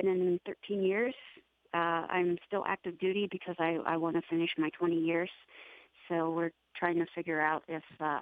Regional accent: West Virginia, United States; That growing up in West Virginia, I became resilient.

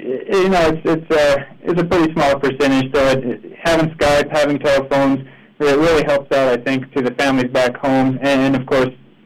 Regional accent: Helena, Montana, United States; No, I'm not. My wife is, but I grew up in Helena there, and actually Montana City, and then off to Helena High.

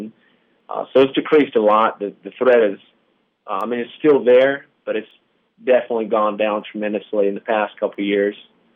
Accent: Warner Robins, Georgia, United States; also born or lived in Byron; I was born in Warner Robins. I lived there until I was 8, and then I moved to Byron, but I went to Northside High School in Warner Robins, so I still hung out there a lot, right next door.

